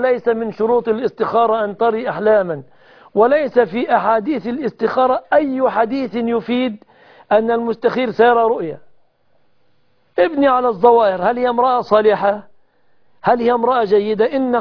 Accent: Egypt; وأسأل الله أن يحفظ بلادنا مصر أمنة مطمئنة

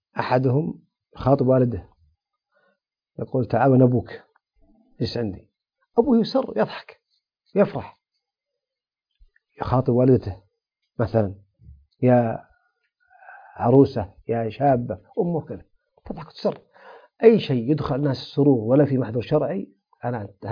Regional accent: Saudi Arabia; يعني الأقاليم عندنا في الشمال لهم أقاليم لهم عادات، في الجنوب لهم عادات، في الشرق لهم عادات، في الحجاز عادات، في بلد خارج المملكة لهم عادات

